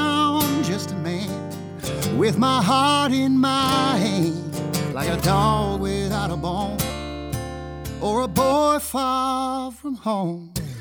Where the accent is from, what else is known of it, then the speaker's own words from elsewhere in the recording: Comer, Georgia, United States; also born or lived in Snellville, Georgia; I mean, I was born in Georgia, this little town called Snellville, and lived in Comer, Georgia for many years. And my family moved around Georgia a little bit.